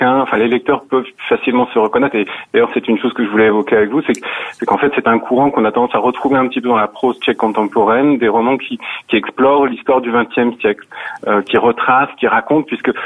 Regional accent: Lyon, Auvergne-Rhône-Alpes, France; born there; now in Czech Republic; je suis français né à Lyon, mais je vis ici depuis 20 ans

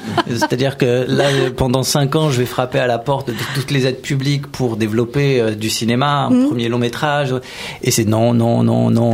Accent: Île-de-France, France; Moi, je suis du Val-d'Oise.

